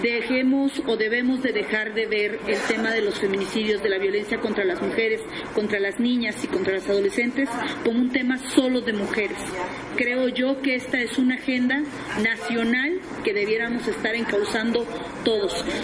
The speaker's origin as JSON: {"language": "Spanish", "region": "Puebla", "country": "Mexico", "said": "Quiero compartirles que en Puebla, yo soy del estado de Puebla"}